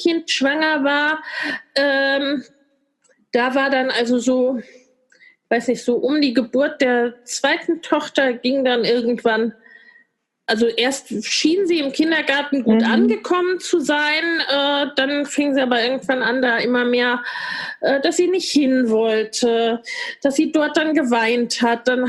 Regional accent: Hesse, Germany; bei uns im Westen in Hessen

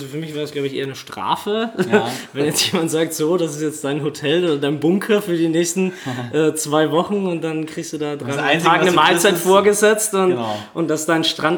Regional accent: Austria; ich bin jetzt seit 6 Jahren, sechs Jahre sind's, 2013 bin ich hierher gekommen. Und ursprünglich komme ich so ziemlich aus der Mitte von Österreich, das ist jetzt irgendwie keine größere Stadt in der Nähe.

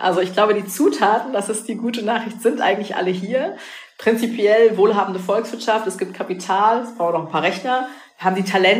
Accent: Rhineland-Palatinate, Germany; born there; bin ja aus der Pfalz gebürtig

